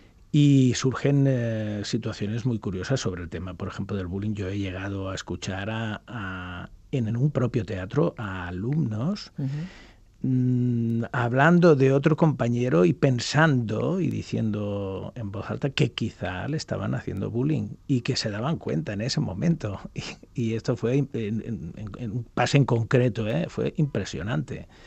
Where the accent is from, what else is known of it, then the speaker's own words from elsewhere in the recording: Catalonia, Spain; Porque sí, sí, bueno, soy catalán